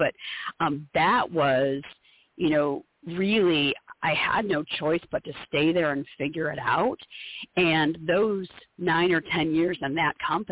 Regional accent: Michigan, United States; I went to school in Michigan. I grew up in Michigan.

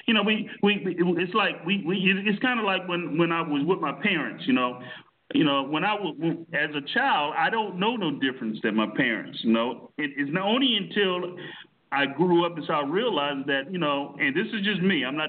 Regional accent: Miami, Florida, United States; at 16 or 17, growing up in Miami in a household where there was a whole lot of not so wholesome good things going on

